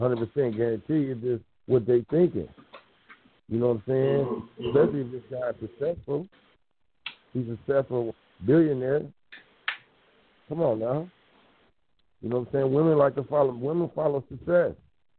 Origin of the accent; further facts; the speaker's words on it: San Francisco, California, United States; You know, now I'm from San Francisco, and I grew up in a white neighborhood.